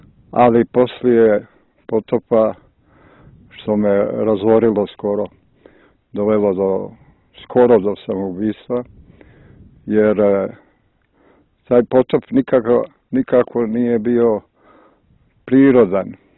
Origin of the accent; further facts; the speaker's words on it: Plužine Municipality, Montenegro; ja sam rođen tu, blizu Pivskog oka, bio i moja majka me vodila kao dijete u Pivski manastir na pričešće